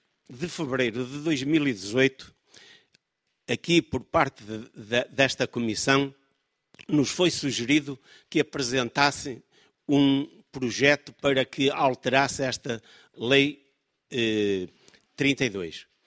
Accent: Norte, Portugal; Eu sou do Norte e vimos estes dias no Norte que é o mais miserável do país.

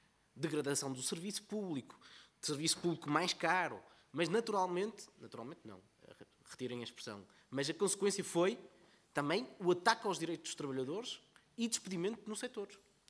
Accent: Porto, Norte, Portugal; eu sou do Porto

